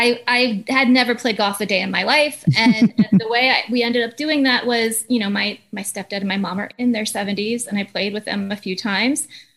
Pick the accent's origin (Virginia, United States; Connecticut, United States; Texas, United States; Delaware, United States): Delaware, United States; We're from Delaware.